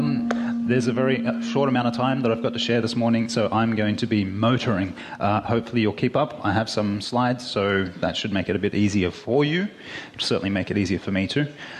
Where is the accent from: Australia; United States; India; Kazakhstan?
Australia; accent: Australian; please excuse me if I'm moving quickly and my Australian accent kind of blows things a bit for you.